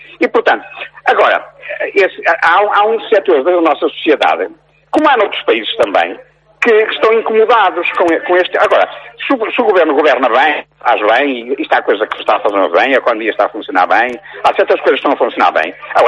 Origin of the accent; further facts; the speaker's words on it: Gerês, Norte, Portugal; agora eu já estou cá em cima no Gerês, que é a minha terrinha, que eu adoro.